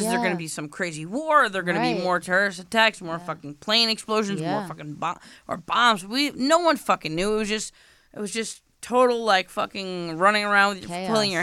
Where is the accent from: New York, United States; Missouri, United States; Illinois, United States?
New York, United States; I'm from New York.